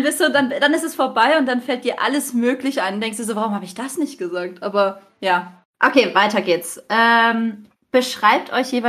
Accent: Freiburg, Baden-Württemberg, Germany; Ich komme übrigens aus Freiburg.

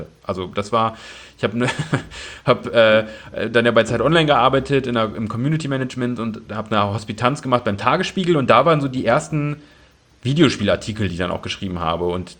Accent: Osnabrück, Lower Saxony, Germany

